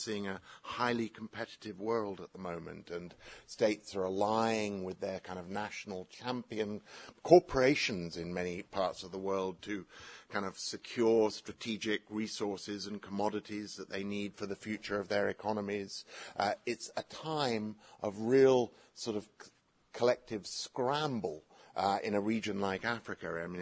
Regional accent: United Kingdom; As a young man growing up in Britain

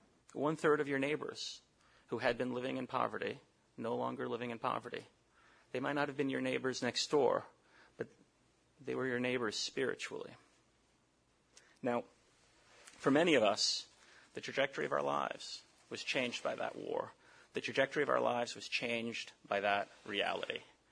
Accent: South Bronx, New York, United States; As a boy growing up in the South Bronx, I was raised by a mother who made $50 a week, sometimes less.

